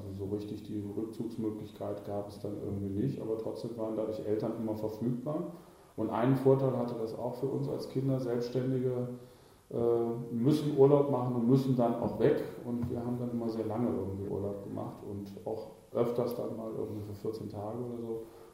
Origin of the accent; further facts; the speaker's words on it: Lübbecke, North Rhine-Westphalia, Germany; born there; Ich komme gebürtig aus Lübbecke, das ist in der Nähe von Minden in Westfalen.